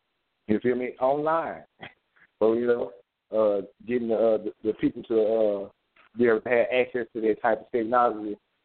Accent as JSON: {"language": "English", "town": "Memphis", "region": "Tennessee", "country": "United States", "said": "I'm from Memphis, Tennessee."}